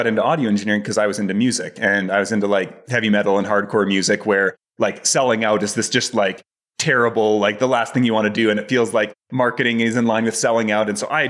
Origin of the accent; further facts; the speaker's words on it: Canada; moved away; I'm originally from Canada, but have been doing the remote work kind of traveling thing for the past 5 years.